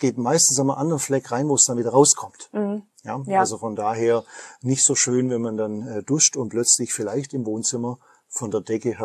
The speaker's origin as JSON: {"language": "German", "region": "Baden-Württemberg", "country": "Germany", "said": "zumindest bei uns im Schwabenland"}